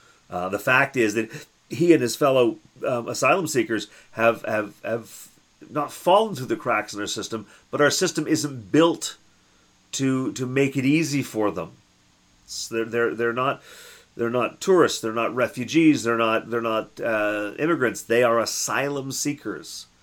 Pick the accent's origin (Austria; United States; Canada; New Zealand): Canada; Toronto, Ontario; Look at you, little white child growing up in North Toronto.